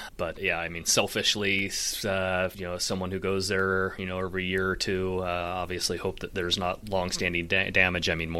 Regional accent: Portland, United States; I know my old Kmart that I grew up going to in Portland here just burned down the other day.

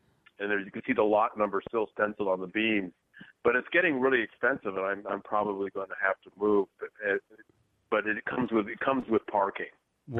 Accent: Santa Barbara, California, United States; now in New York, United States; Well, I'm from California. I grew up in California. I can't imagine not having a car.

